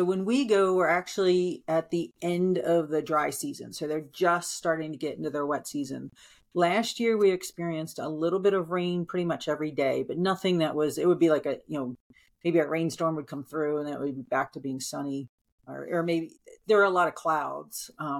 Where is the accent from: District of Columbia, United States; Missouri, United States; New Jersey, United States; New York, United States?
New Jersey, United States; But I mean, growing up in New Jersey, you know, I can remember, you know, 100 degree days with 100% humidity